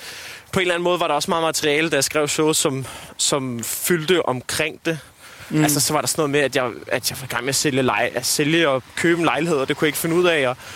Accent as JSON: {"language": "Danish", "town": "Amager", "region": "Capital Region of Denmark", "country": "Denmark", "said": "30%, måske mere, op for, at jeg er fra Amager, når jeg optræder"}